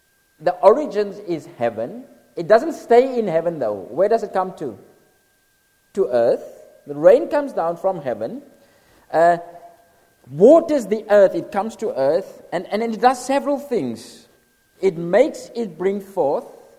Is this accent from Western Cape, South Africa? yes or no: yes; Cape Town, Western Cape, South Africa; My son, I'm South African. I'm particularly from Cape Town. I'm from Cape Town, so we have beautiful weather.